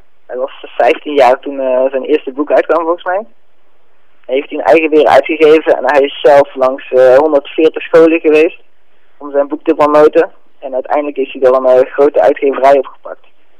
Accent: Breda, North Brabant, Netherlands; Ik kom uit Breda.

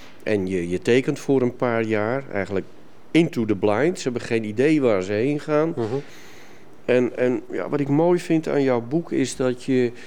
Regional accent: Netherlands; Ja, die ik als Nederlander natuurlijk helemaal niet ken.

